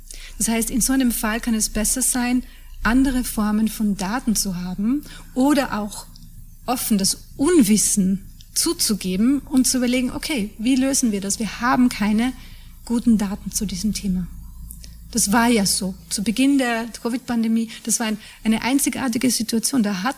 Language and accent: German; Austria; Also in meinem Heimatland Österreich